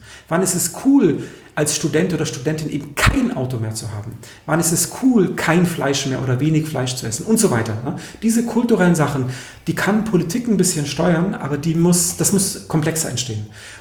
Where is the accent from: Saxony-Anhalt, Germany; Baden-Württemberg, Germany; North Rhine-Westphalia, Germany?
Baden-Württemberg, Germany; Mainau; now in Frankfurt am Main, Germany; ich bin auf der Insel Mainau aufgewachsen, im Bodensee, auf dieser grünen Insel